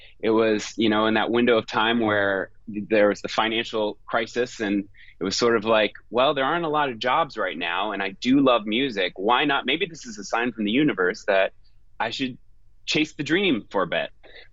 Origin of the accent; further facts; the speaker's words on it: Cleveland, Ohio, United States; born there; I was based in Cleveland. I was born in Cleveland.